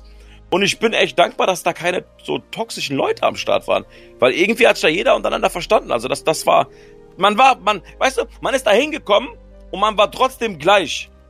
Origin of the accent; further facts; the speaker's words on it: Frankfurt, Hesse, Germany; born there; ich bin ja gebürtiger Frankfurter